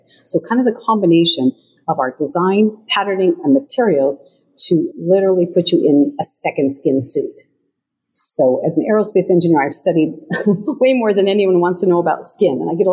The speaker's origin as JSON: {"language": "English", "region": "Rocky Mountains", "country": "United States", "tie": "born or raised there", "said": "That helps growing up in the Rocky Mountains and just exploring, you know, beyond you know, your neighborhood and running up the mountain and things like that. So it was a great place to grow up and really within nature."}